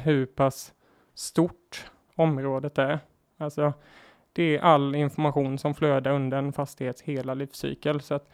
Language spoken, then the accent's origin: Swedish; Kronoberg County, Sweden; Ja, men kort story, så är jag uppväxt i Småland, utanför Älmhult i skogen.